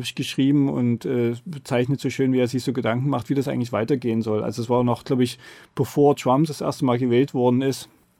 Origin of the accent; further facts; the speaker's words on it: Dresden, Saxony, Germany; also ich bin ja in Dresden in der DDR groß geworden